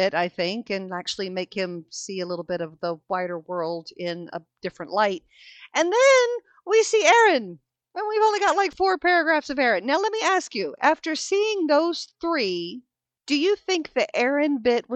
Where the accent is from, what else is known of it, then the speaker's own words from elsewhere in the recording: United States; and as an American, I'm agreeing with the fact that, most of us who live here